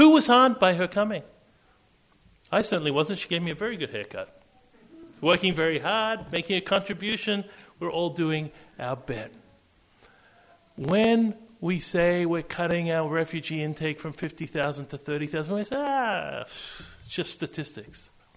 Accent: Australia; now in United States; I'm from Australia originally.

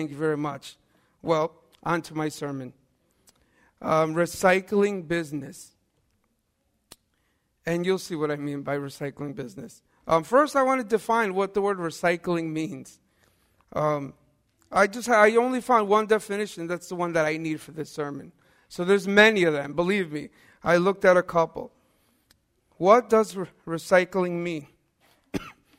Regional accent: Haverstraw, New York, United States; I grew up in Havistraw, about 45 minutes from here.

